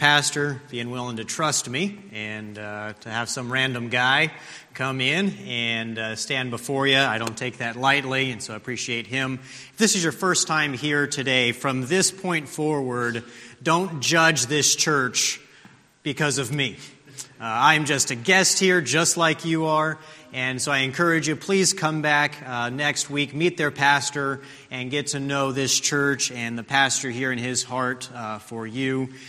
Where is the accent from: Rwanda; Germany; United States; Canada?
United States; Tucson, Arizona; I grew up in Tucson and went to Oklahoma for 6 years to go to Heartland Baptist Bible College